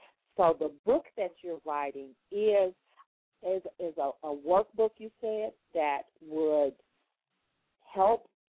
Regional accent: Chicago, Illinois, United States; now in North Carolina, United States; And Chicago is my hometown. Also, I live in North Carolina now, so maybe we can.

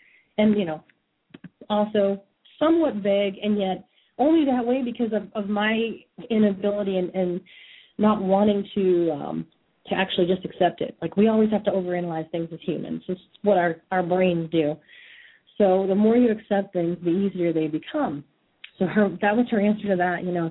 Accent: Massachusetts, United States; You know, I'm from Massachusetts, and I decided that I'm going to ask this question.

